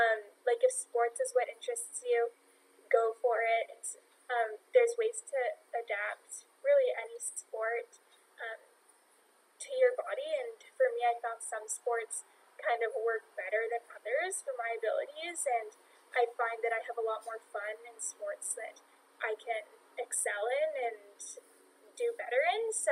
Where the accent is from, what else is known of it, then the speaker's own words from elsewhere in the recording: Ottawa, Ontario, Canada; I'm from Ottawa, and so we drove to Montreal and flew out of Montreal